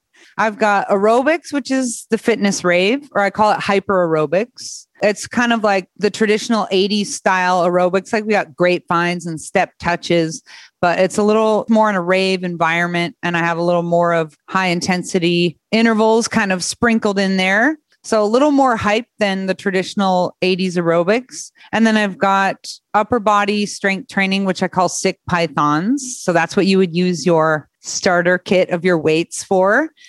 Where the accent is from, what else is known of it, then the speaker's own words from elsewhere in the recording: Vermont, United States; I grew up in Vermont, out in the woods.